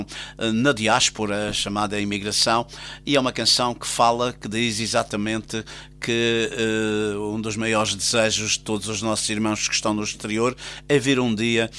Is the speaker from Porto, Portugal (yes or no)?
no; Funchal, Madeira, Portugal; eu também sou madeirense de gema. Sou natural do Imaculado Coração de Maria e vivo na freguesia de São Roque desde 1966, sensivelmente